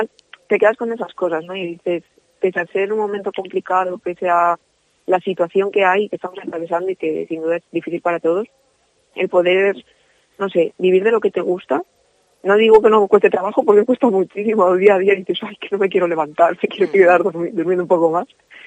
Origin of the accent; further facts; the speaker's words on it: Zamora, Castile and León, Spain; pues yo he sido muy zamorana, muy de mi tierra, muy de que me he querido quedar aquí desde el primer momento